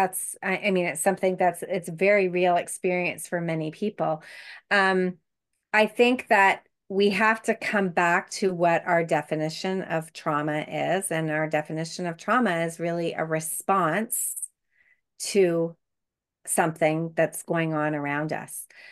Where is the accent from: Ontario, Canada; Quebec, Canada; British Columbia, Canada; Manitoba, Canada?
Quebec, Canada; Montreal; I grew up in Montreal. Let me tell you, Montreal is bad for winter.